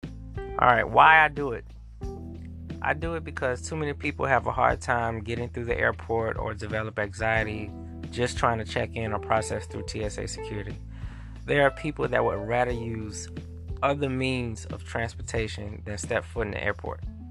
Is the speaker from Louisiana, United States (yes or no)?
yes; New Orleans, Louisiana, United States; moved away as an adult; now in Houston, United States; I'm from New Orleans, Louisiana, born and raised. I've been in Houston since 2005 due to Hurricane Katrina.